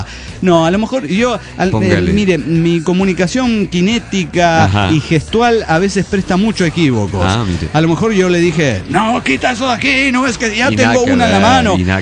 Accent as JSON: {"language": "Spanish", "town": "Mérida", "region": "Yucatán", "country": "Mexico", "lives_now": "Guadalajara, Mexico", "said": "de Mérida, Yucatán."}